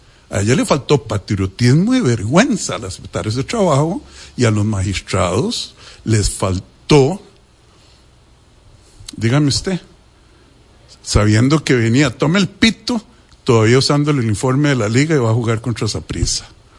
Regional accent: Costa Rica; yo, como todo costarricense, no me imagino una patria

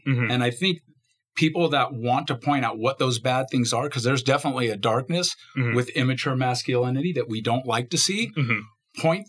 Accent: San Francisco, California, United States; But a little bit about myself, born and raised in San Francisco. My mother was an immigrant from Korea, met my dad during the Korean War.

